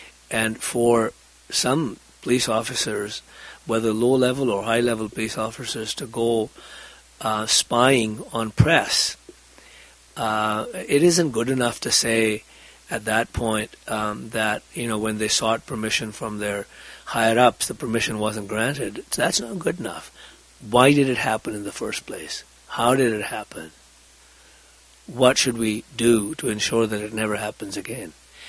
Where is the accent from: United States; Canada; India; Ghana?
India; I know about Afghanistan because I grew up in India. It's closer.